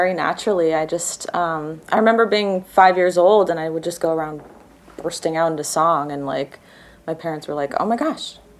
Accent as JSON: {"language": "English", "town": "Hilo", "region": "Hawaii", "country": "United States", "tie": "born or raised there", "said": "So I was born and raised on the Big Island of Hawaii in a little town called Hilo"}